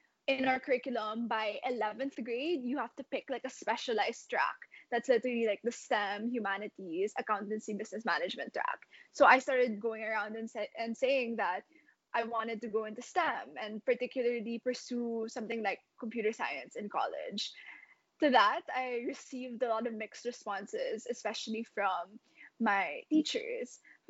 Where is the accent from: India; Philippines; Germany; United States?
Philippines; Manila, Metro Manila; So I was born and raised here in Manila, Philippines, and that's where I'm calling in from today.